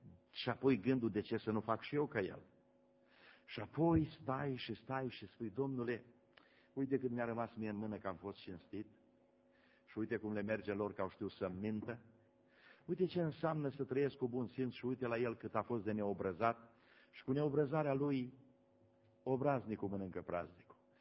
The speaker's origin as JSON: {"language": "Romanian", "country": "Romania", "said": "Când a văzut însă că sunt român, a început în limba românească"}